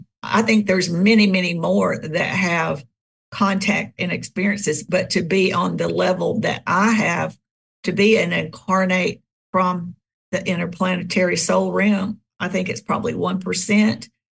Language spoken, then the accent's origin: English; the South, United States; because I grew up in the Bible Belt in the South, and these things were not topics of conversation